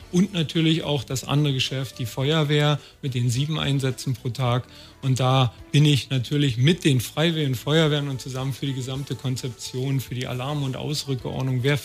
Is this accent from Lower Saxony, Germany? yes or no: no; Potsdam, Brandenburg, Germany; born there; Ich bin aber, wie gesagt, gebürtiger Potsdamer, Babelsberger sogar, im Grenzgebiet gewohnt.